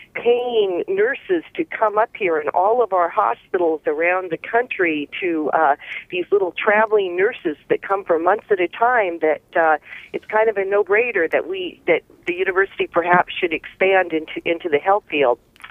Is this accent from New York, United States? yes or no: no; Kodiak, Alaska, United States; I know when I'm in my hometown of Kodiak